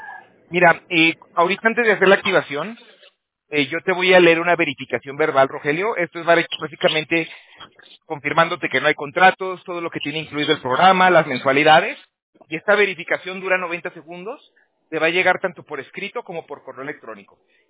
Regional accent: Aguascalientes, Mexico; Es que yo vengo de Aguascalientes también.

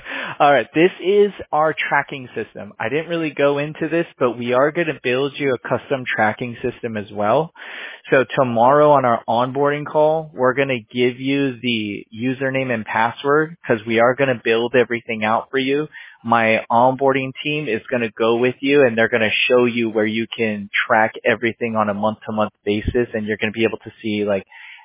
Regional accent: California, United States; So I'm actually from California, but I don't like the teams out here.

